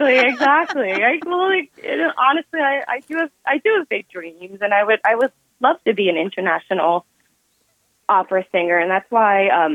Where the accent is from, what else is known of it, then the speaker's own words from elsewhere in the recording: Stamford, Connecticut, United States; I grew up in Stamford, Connecticut, which is maybe about 45 minutes outside of New York City.